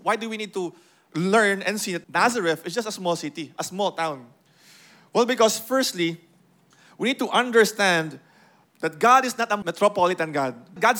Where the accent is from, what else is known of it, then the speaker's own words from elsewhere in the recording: Philippines; since we grew up in the Philippines, we have a picture of who